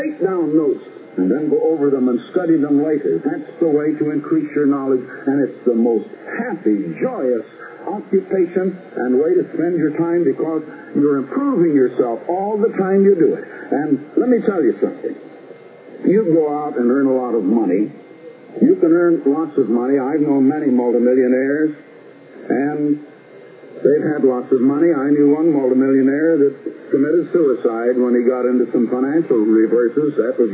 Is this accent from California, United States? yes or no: no; Iowa, United States; also born or lived in Illinois; So I have lived in Illinois as well as Iowa. I was born and raised in Iowa, went completely through school in Iowa.